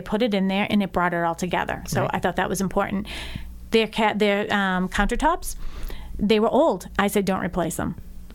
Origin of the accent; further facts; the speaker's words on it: Dorchester, Massachusetts, United States; Like, wait, you're from Braintree, I'm from Dorchester.